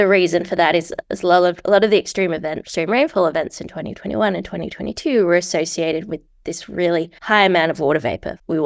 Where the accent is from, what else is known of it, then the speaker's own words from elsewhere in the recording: Melbourne, Victoria, Australia; I'm 28, and I'm from Melbourne, Australia.